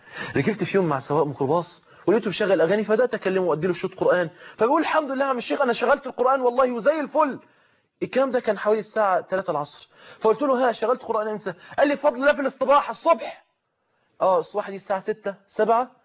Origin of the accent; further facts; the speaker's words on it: Mansoura, Dakahlia, Egypt; عندنا في المنصورة